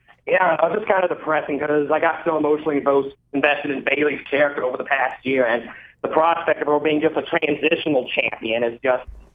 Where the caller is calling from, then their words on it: Memphis, Tennessee, United States; from Memphis.